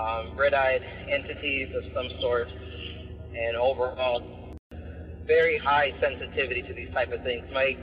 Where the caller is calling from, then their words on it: Clarkston, Michigan, United States; I'm calling from Clarkston, Michigan.